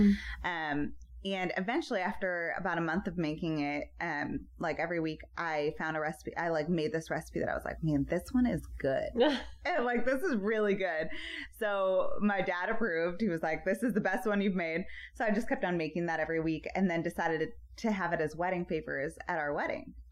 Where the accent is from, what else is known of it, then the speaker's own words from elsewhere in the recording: Valparaiso, Indiana, United States; My family lives in Louisville. I grew up in Valparaiso, okay. Indiana.